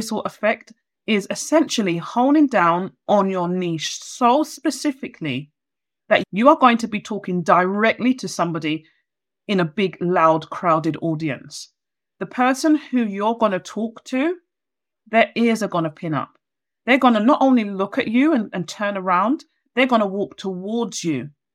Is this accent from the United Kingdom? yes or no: yes; London, United Kingdom; As a Londoner, I'm going to use the word niche